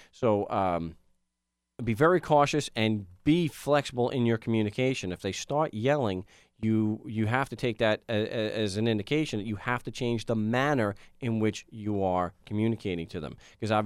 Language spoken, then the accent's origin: English; New York, United States; maybe just from the fact that I'm from New York